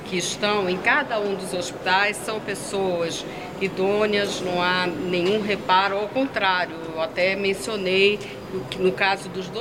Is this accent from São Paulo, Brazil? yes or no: no; Rio de Janeiro, Brazil; Agora, eu sou do Rio de Janeiro